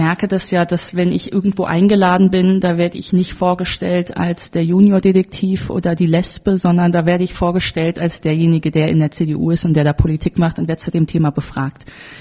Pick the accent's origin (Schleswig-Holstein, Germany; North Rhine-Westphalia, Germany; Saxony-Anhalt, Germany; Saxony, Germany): North Rhine-Westphalia, Germany; Ich komme aus Nordrhein-Westfalen.